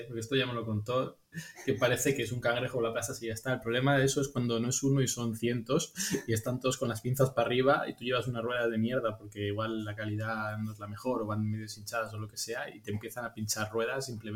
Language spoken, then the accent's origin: Spanish; Spain; como español, estás acostumbrado a adelantar por la izquierda